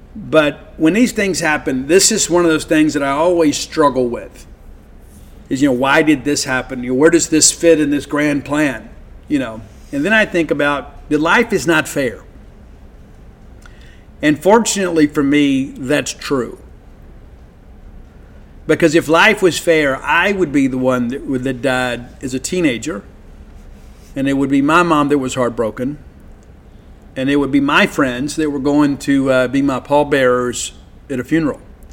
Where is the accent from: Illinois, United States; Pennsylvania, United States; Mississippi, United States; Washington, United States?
Mississippi, United States; Columbia; also born or lived in Canton, Mississippi; Even though Starkville is home, Columbia will always be my hometown. I was born in Canton, raised in Columbia. So I've got a lot of homes.